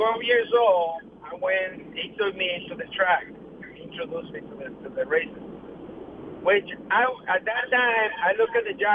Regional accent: Tijuana, Baja California, Mexico; I'm from Tijuana, Mexico.

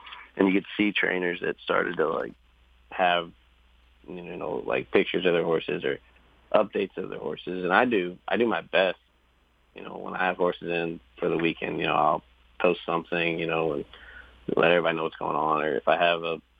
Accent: Evansville, Indiana, United States; Because growing up in Evansville and being at Ellis Park my whole life, you only know those people.

